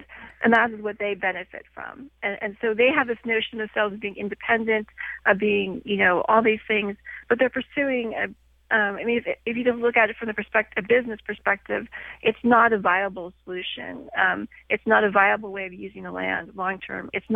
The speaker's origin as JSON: {"language": "English", "region": "Pacific Northwest", "country": "United States", "tie": "born or raised there", "also_born_or_lived": "Cleveland, United States", "said": "I grew up here actually in the Pacific Northwest. My family left Cleveland when I was a preschooler."}